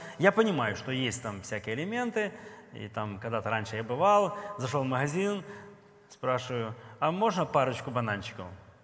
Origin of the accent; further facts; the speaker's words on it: Kherson, Kherson Oblast, Ukraine; она говорит, откуда вы? Я говорю, с Херсона.